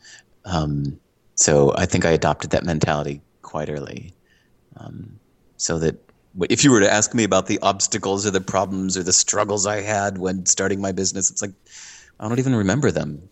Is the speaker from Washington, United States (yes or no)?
no; Chicago, Illinois, United States; I grew up in Chicago and was about to go to Berklee College of Music.